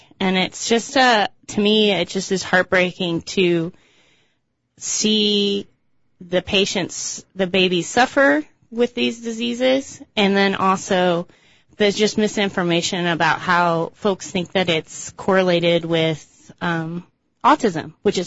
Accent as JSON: {"language": "English", "region": "East Coast", "country": "United States", "lives_now": "Washington, United States", "said": "When I worked, I'm from the East Coast and I never saw it."}